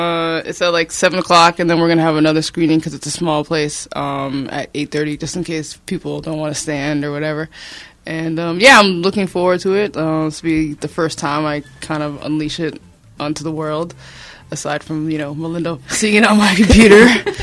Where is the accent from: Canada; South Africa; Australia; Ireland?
Canada; Toronto, Ontario; born there; I'm half Jamaican, but I'm born in Toronto, so I don't have a integral Jamaican experience